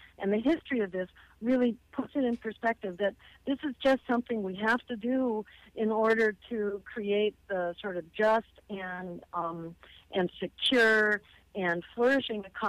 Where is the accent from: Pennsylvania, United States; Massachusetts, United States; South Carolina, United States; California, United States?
Massachusetts, United States; in my home state, for example, in Massachusetts